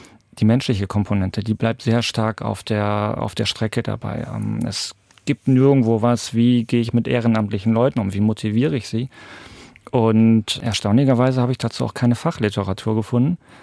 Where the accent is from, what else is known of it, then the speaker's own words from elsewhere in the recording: Brandenburg, Germany; Ich komme ja aus Brandenburg. Brandenburg ist ja quasi das, man könnte so sagen, das Waldbrandland.